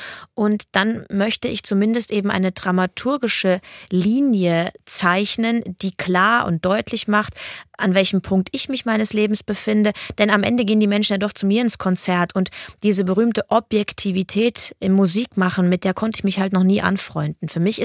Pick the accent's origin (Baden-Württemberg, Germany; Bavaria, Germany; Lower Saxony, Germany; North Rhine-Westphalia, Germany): Bavaria, Germany; Aying; Ich bin ja in Aying auch groß geworden. Ich kenne gefühlt jeden Stein.